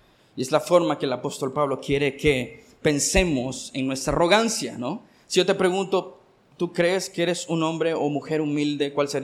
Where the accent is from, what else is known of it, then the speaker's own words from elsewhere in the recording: Nicaragua; Entre nosotros como pueblo nicaragüense